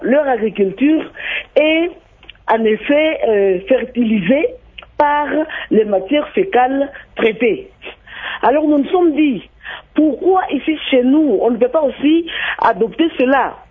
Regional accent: Bukavu, South Kivu, DR Congo; Comme certains endroits ici chez nous à Bukavu.

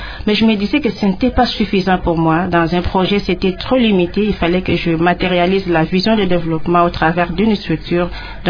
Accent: Popokabaka, Kwango, DR Congo; l'école primaire, l'enfance, l'école primaire, l'école secondaire à Popokabaka, dans le diocèse, donc à Tuvukamundu.

